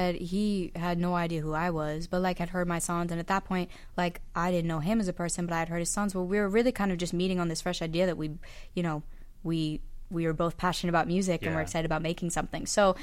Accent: Philadelphia, Pennsylvania, United States; And Philly's my hometown, and I happen to be in town.

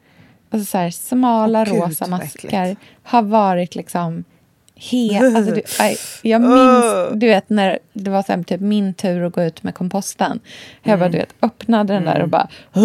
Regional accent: Australia; jag kommer ihåg när jag var liten i Australien

